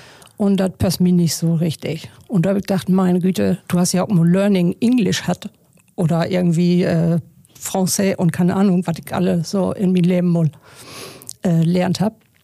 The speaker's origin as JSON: {"language": "German", "country": "Germany", "accent": "Low German", "first_language": "Low German", "said": "Ich bin ja Plattdütsk obwassen."}